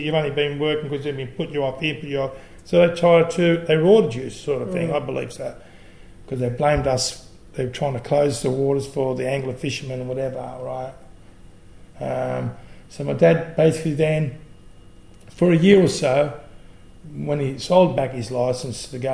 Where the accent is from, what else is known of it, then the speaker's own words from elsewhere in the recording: Sydney, New South Wales, Australia; the suburb compared to the suburb that I grew up in Woolloomooloo, I wouldn't compare.